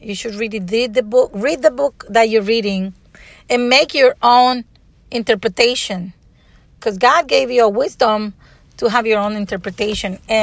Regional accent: El Salvador; I'm from El Salvador, and you know something that bothers me

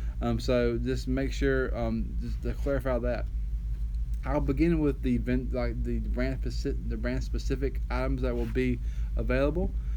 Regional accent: the South, United States; accent: Southern; as we say in Southern dialect, in my bourgeois accent, I ain't got any room.

